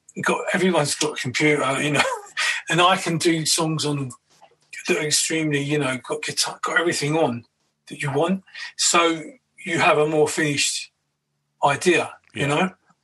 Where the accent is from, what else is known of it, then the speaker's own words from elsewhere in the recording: Kentish Town, London, United Kingdom; now in Brighton, United Kingdom; I've been living in Brighton for 14 years. I go back to the old area, you know